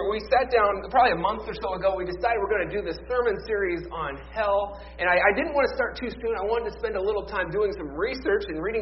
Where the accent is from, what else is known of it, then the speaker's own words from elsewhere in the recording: Cleveland, Ohio, United States; my hometown Cleveland Cavaliers